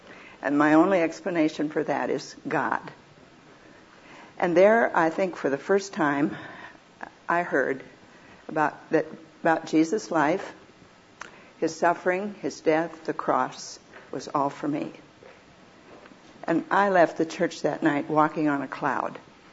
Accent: Minnesota, United States; accent: Swedish; And being from Minnesota, I still had my Swedish accent.

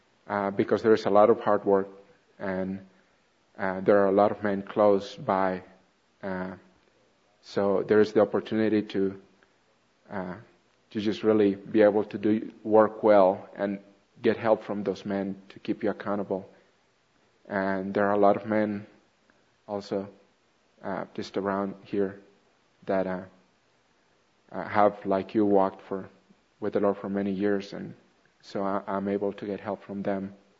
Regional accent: Colombia; English is a second language; moved away as an adult; also born or lived in Texas; now in United States; I'm from Colombia, South America. I came to America about 6.5 years ago

